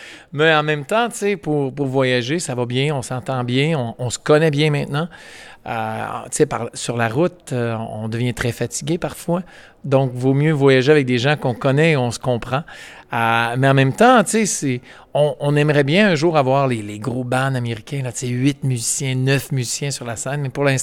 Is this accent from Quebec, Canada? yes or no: no; Ontario, Canada; Moi, j'habite à Ottawa. Donc, moi, je suis franco-ontarien de la région de la capitale nationale du Canada.